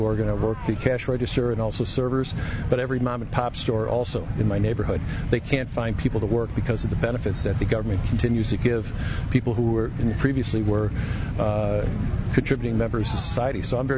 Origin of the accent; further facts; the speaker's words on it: Chicago, Illinois, United States; I'm a prosecutor from Chicago